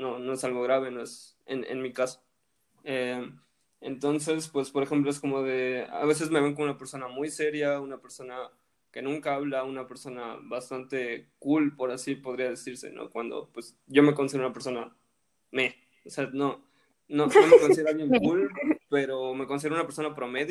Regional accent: Mexico; me han preguntado si realmente soy mexicano. Y es como, pues, sí, ¿no? Nací ahí, güey.

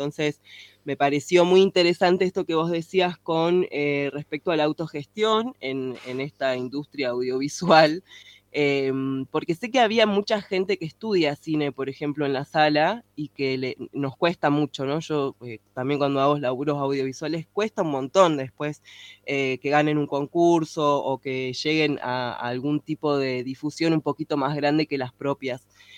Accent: Buenos Aires, Argentina; now in Salta, Argentina; Yo soy una porteña que vive acá hace muchos años

